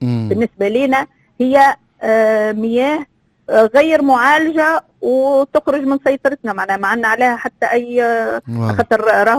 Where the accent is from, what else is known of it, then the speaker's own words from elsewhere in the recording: Tunisia; ومعناها هذه الأنواع اللي موجودة عندنا في تونس